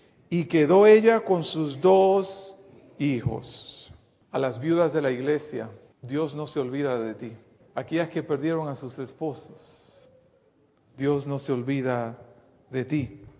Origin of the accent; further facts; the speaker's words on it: Dominican Republic; moved away; yo salí de la República Dominicana no porque había abundancia, sino que fuimos, como yo digo, refugiados económicos.